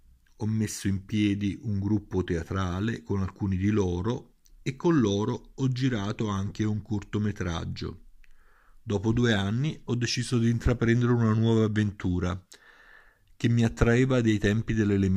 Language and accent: Italian; Palermo, Sicily, Italy; Sono nato a Palermo in una torrida notte di maggio e le prime cose che ho visto e sentito sono i colori e i profumi esasperati della mia città e terra, Palermo e la Sicilia.